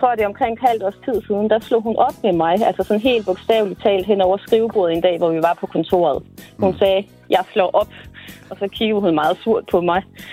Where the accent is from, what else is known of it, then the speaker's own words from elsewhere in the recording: Dronninglund, North Denmark Region, Denmark; now in Copenhagen, Denmark; jeg er faktisk fra Nordjylland, op fra Dronninglund, men jeg bor i København lige nu.